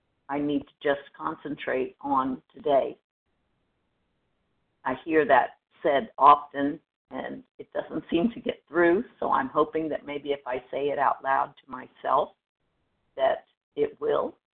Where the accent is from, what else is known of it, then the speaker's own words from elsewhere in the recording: Florida, United States; Florida. I'm from Florida.